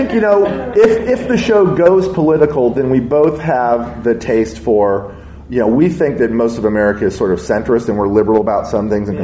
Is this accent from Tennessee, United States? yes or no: no; Indiana, United States; And we're both from Indiana, so we can both speak to it.